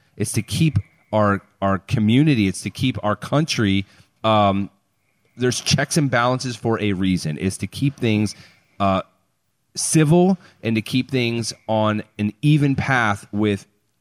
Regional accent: United States; as a American, you hope that you have put people in the right positions to keep things moving on a positive and progressive path

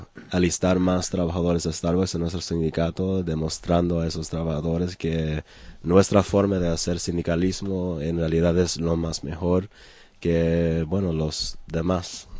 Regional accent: New York, United States; en este momento, en donde soy, de Nueva York

